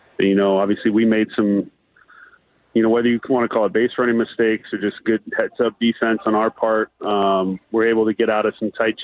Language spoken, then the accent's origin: English; Seattle, Washington, United States; Yeah, born and raised in Seattle, so it's a childhood dream come true.